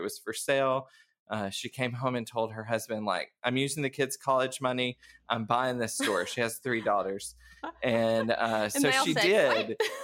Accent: Hartsel, Colorado, United States; And did some training with them for about a year and then came back home. Hartsel is my hometown.

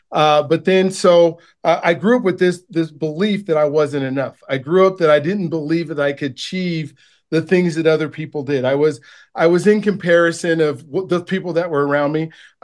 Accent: Denver, Colorado, United States; I grew up here in Denver, Colorado, and I went to California.

